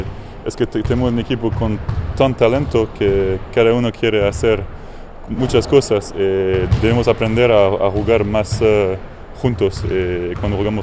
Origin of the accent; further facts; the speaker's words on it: Nice, Provence-Alpes-Côte d'Azur, France; Spanish is a second language; Camille es de mi pueblo, es de Niza.